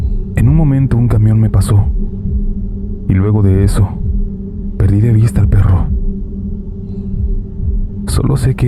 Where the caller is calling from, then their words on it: Mexico City, Mexico; de la Ciudad de México.